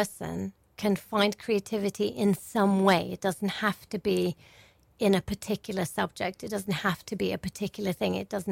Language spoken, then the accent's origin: English; Tromsø, Troms, Norway; when I was playing chess in Tromsø, my hometown